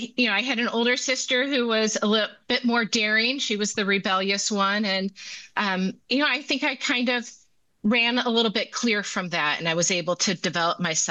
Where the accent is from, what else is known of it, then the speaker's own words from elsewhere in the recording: Grand Rapids, Michigan, United States; Sure. I'm from Grand Rapids, Michigan. I am the youngest of three, two older sisters.